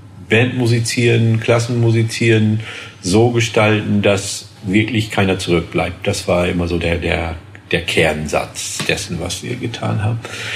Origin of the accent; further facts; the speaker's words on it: Norden, Lower Saxony, Germany; Ich komme aus Ostfriesland, aus der Stadt Norden, die auch gleichzeitig eine Himmelsrichtung ist.